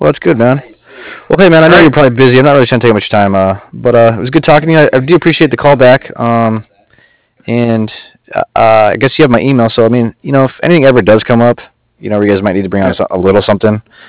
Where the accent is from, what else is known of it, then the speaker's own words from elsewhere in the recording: Colorado, United States; Denver? Oh, right on. I'm actually from Colorado.